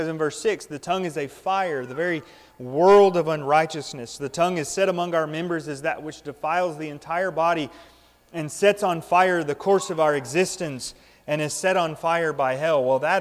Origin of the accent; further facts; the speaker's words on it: California, United States; I grew up out in California, and we'd often have these forest fires that were ravaging all sorts of the country out there.